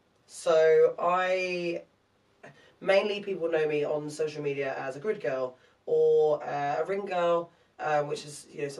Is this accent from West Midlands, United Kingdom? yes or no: no; Eaton Ford, East of England, United Kingdom; I grew up in St. Nitz.